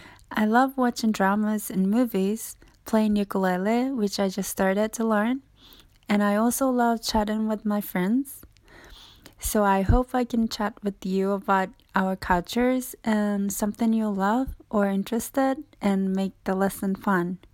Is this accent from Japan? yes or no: yes; Kyoto, Japan; now in Tokyo, Japan; from Hong Kong Japanese Tutor. I'm from Kyoto and I live in Tokyo from last fall.